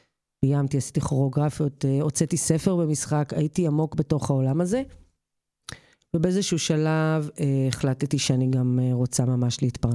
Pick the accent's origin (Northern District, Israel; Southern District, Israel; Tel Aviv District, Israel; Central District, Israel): Central District, Israel; Kfar Vitkin; אז אני מושבניקית, אני חושבת שזה הדבר הכי עקבי בחיים שלי, כי אני דור שלישי בכפר ויתקין.